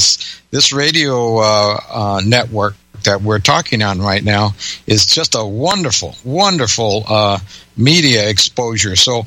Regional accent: United States; I love this country. I'm an American patriot.

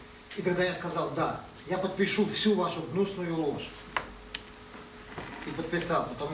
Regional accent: Ukraine; единственное преступление мое перед Россией, как я вижу, состоит в том, что я украинец.

